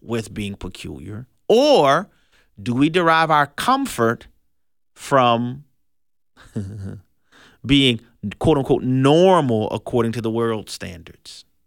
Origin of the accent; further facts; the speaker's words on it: New Orleans, Louisiana, United States; though I may have been born and raised in La Nouvelle Orléans, you ever like that phrase? La Nouvelle Orléans.